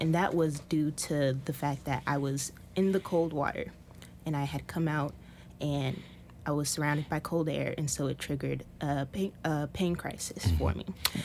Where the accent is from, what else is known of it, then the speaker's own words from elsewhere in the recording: Indiana, United States; And this was in Indiana because I'm from Indiana.